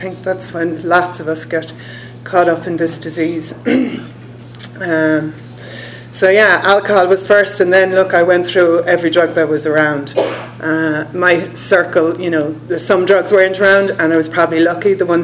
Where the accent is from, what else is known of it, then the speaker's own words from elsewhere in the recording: Cork, Munster, Ireland; And the last one was back in November in Cork, in my hometown, and that was so different.